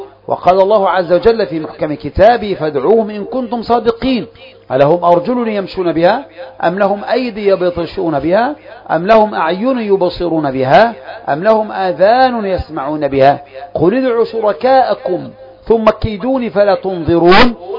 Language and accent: Arabic; Egypt; وهذه لفظة دارجة عندنا في مصر، ما أدري في البلدان الأخرى